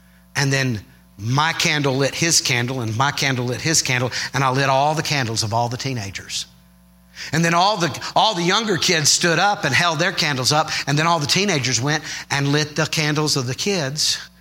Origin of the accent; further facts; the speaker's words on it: Georgia, United States; I grew up in Georgia, and my grandparents were farmers.